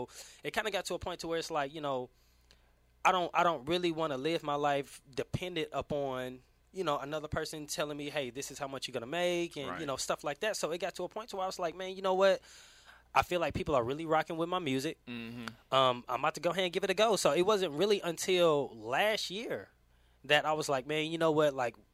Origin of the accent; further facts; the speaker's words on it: Tryon, Alabama, United States; I'm from Tryon, Alabama.